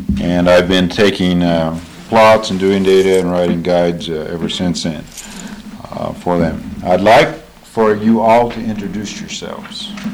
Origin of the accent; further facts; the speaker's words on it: St. George, Utah, United States; I was born and raised in St. George, Utah. And if you say it right, if you've been down that part of the country, it's St. George.